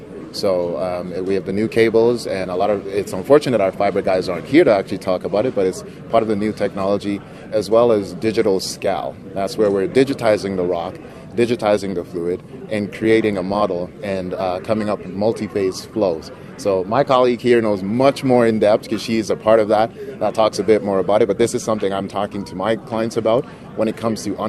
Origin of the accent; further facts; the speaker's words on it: Canada; I'm Canadian, and this is what was happening.